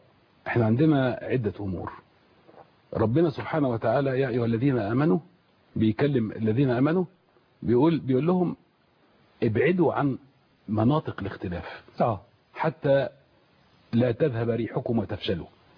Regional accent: Egypt

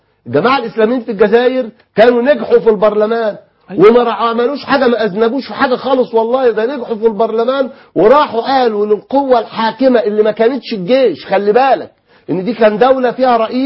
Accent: Egypt; بل كمصريين

